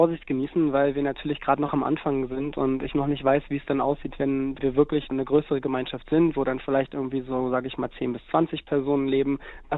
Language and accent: German; Berlin, Germany; Also grundsätzlich bin ich ja in Berlin aufgewachsen und auch groß geworden, habe bis ich 29 war mehr oder weniger fast nur in Berlin gelebt, mit ein paar Ausnahmen.